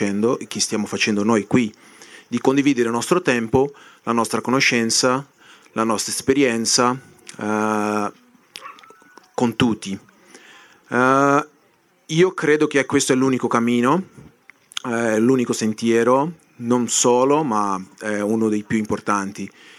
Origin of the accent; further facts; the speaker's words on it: Brazil; Italian is a second language; io sono di Brasile e lì abbiamo il movimento sociale del campo più grosso del mondo